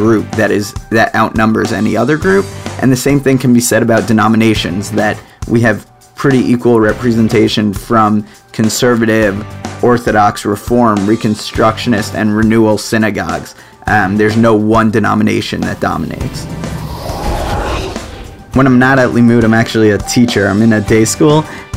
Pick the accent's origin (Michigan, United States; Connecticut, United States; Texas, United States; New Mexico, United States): Connecticut, United States; Greenwich; I'm from Greenwich, Connecticut